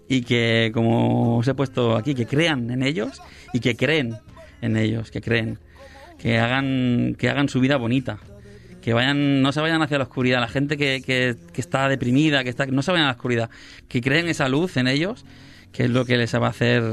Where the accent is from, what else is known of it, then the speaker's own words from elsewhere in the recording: Sabadell, Catalonia, Spain; Además que los de Sabadell tenemos algo especial, que es que somos muy de Sabadell.